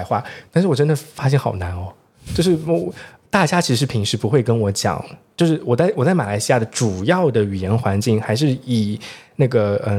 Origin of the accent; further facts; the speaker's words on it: Zhejiang, China; 我是浙江那边的，